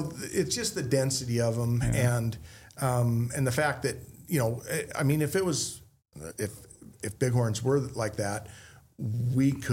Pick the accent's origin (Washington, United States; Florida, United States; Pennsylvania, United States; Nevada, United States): Nevada, United States; Winnemucca; I grew up in Northern Nevada, Winnemucca, Nevada